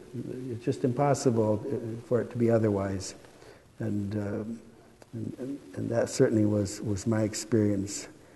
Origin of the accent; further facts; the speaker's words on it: Wisconsin, United States; I grew up in Wisconsin on a dairy farm.